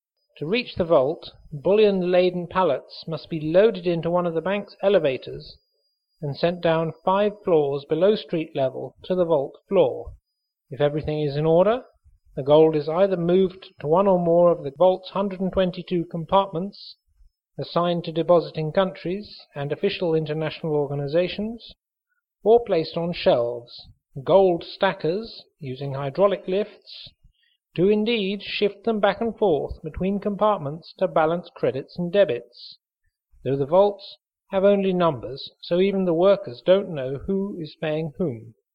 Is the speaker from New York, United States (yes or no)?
yes; New York, United States; While I was growing up in New York, I would hear occasional rumors of secret gold vaults underneath the Twin Towers in Manhattan.